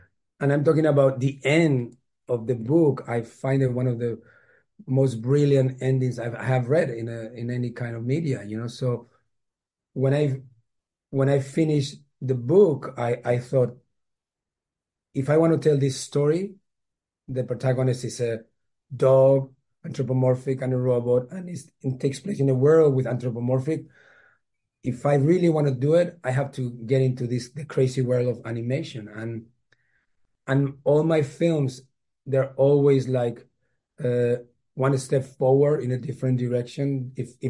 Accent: Bilbao, Basque Country, Spain; English is a second language; I'm from Bilbao, the city Bilbao in the north of Spain. The weather is a rainy part of Spain. So when I grew up, it was surrounded by cinemas. Next to my house, there was a cinema.

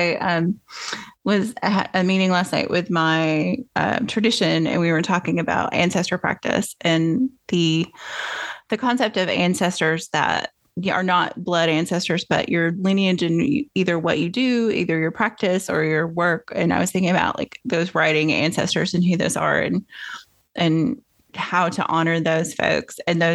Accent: Tennessee, United States; Especially I'm from East Tennessee too. So she's a local saint already.

